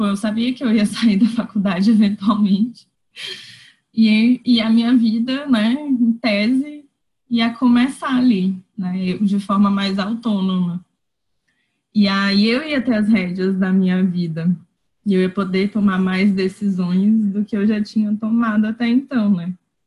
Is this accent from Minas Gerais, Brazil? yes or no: no; São Luís, Maranhão, Brazil; eu sou de São Luís e eu sou designer também